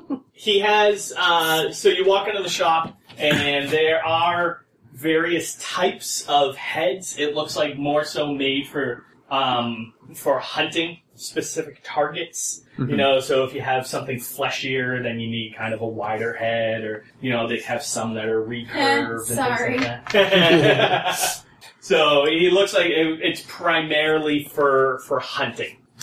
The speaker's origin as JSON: {"language": "English", "region": "New England", "country": "United States", "said": "Yeah, I'm from New England, so that's how we do."}